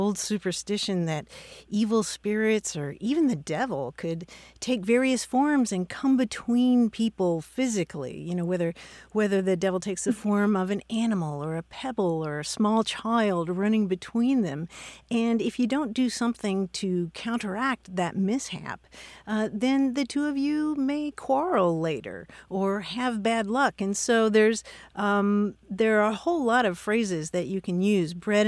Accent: Kentucky, United States; Well, yeah. I'm from Kentucky myself.

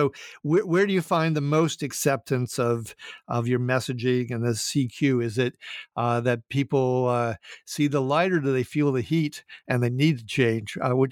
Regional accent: Minnesota, United States; my being from Minnesota, where we have this phrase, Minnesota nice

